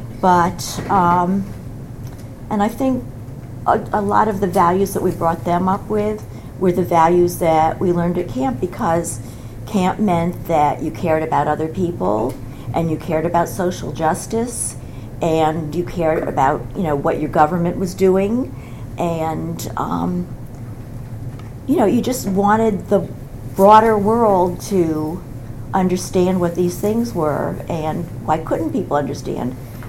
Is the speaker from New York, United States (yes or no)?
yes; Port Chester, New York, United States; I was born and raised in Port Chester, New York.